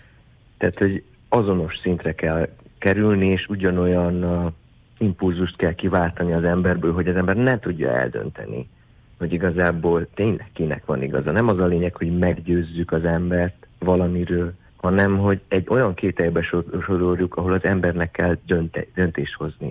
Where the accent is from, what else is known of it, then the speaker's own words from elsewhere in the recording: Borzont, Harghita, Romania; az én falum, ahonnan származom, Borzont